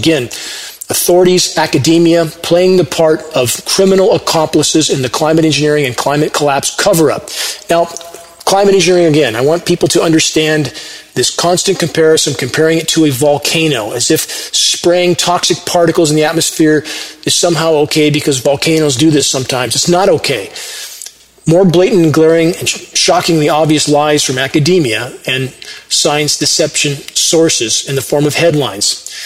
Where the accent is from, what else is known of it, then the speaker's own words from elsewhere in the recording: Upland, California, United States; It's every bit as filthy as the smog capital of the world where I grew up in Upland, California in the 70s.